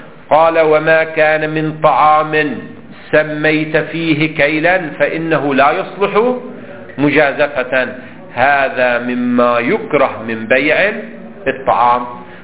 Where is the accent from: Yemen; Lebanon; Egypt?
Lebanon; ولما زال عندنا في لبنان يباع القمح كيف؟ بالكيل لا بالوزن.